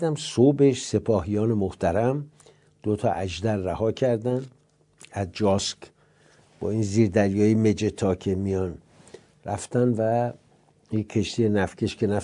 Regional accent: Iran; به عنوان یک ایرانی خجالت کشیدم

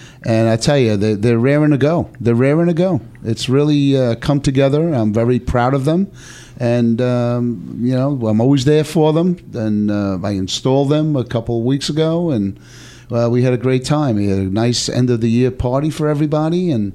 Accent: North Massapequa, New York, United States; I mean, I was born and raised in North Massapequa, and my grandmother used to take me to the Aggie school.

